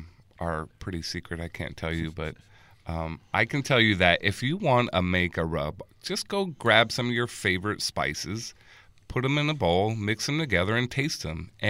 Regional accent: Las Vegas, Nevada, United States; I'm from Vegas. I've been here for over 30 years

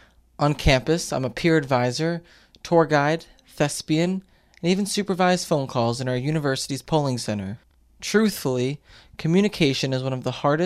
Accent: New York, United States; Rather than saying I'm from Senerich, I'm from Long Island.

